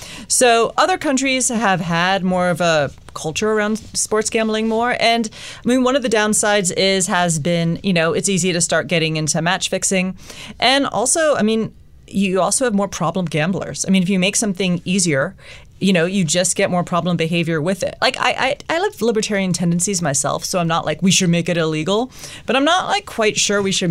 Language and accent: English; Storrs, Connecticut, United States; Like, I'm from Storrs, Connecticut, this tiny town in the middle of nowhere